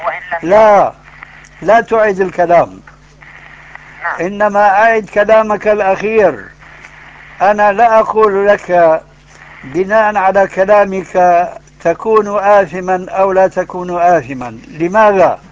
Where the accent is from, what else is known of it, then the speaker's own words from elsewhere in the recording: Syria; وأنا سوري مطعم أردني